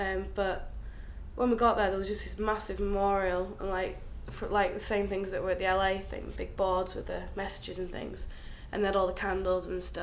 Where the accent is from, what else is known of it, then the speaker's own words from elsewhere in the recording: York, Yorkshire and the Humber, United Kingdom; I'm 18 years old and I'm from York.